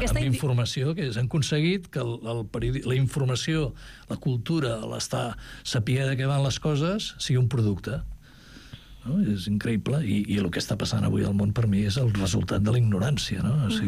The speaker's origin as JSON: {"language": "Catalan", "town": "Barcelona", "region": "Catalonia", "country": "Spain", "accent": "Barcelona Catalan", "said": "volíem buscar el català meu de Barcelona, no? Jo volia que la música fos el meu català, que és un català ple de faltes, que és el que parlem aquí, no? I jo volia que tingués aquest to català de Barcelona"}